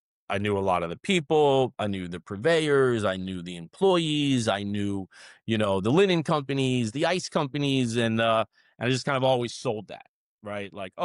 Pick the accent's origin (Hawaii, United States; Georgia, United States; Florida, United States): Florida, United States; Miami; I did this and I did that and I'm from Miami and I know nightclubs and I know restaurants